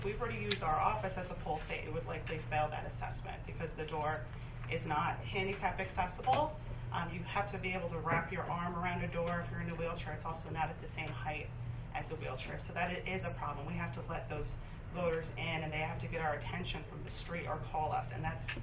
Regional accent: New York, United States; It used to be, I'm from Ulster County. I remember going uptown after high school in 2003 and there was no one around.

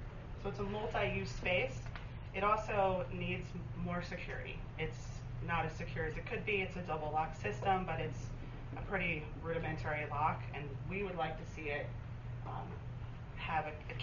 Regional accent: New York, United States; It used to be, I'm from Ulster County. I remember going uptown after high school in 2003 and there was no one around.

